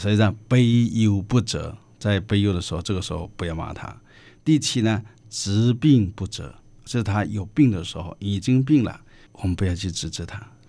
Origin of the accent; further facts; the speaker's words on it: China; 不管是我们中国人也好，或者是全世界的父母也好